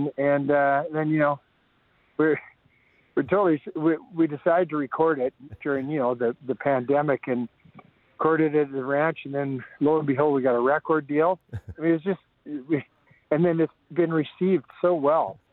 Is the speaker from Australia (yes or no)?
no; Calgary, Alberta, Canada; moved away; also born or lived in Vancouver; I loved growing up in Calgary, and I probably would have stayed there. It's just that when the late 70s, early 80s, maybe 81 or 82, I came out to Vancouver